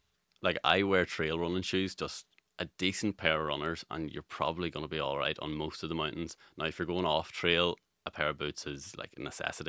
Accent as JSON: {"language": "English", "region": "Northern Ireland", "country": "United Kingdom", "lives_now": "Ireland", "said": "I'm from Tyrone, so I'm going to have a bit of a bias, but I actually live in Donegal"}